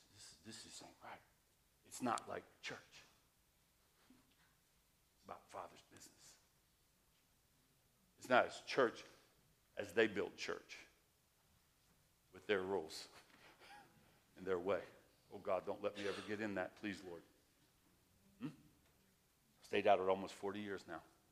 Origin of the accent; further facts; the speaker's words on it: Southern US, United States; Don't worry. I'm from the South. I know.